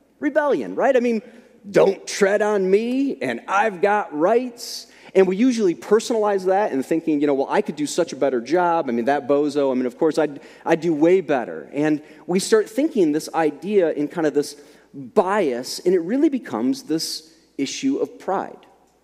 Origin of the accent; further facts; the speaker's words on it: United States; I have great pride in being an American.